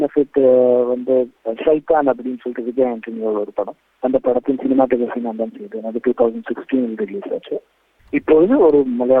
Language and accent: Tamil; Chennai, Tamil Nadu, India; சென்னையில பிறந்து வளர்ந்தேன்.